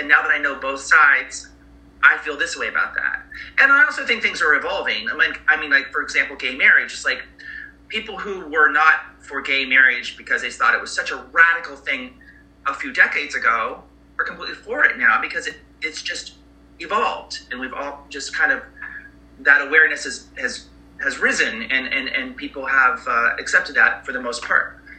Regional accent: Ohio, United States; now in Palm Springs, United States; I live in Palm Springs, California, but I was raised in Ohio, amongst all Republicans.

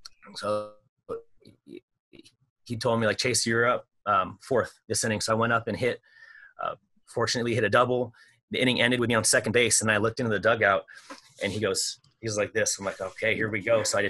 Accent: California, United States; Being in California, growing up in California and then experiencing what that's like there with Southern hospitality, it's strikingly different.

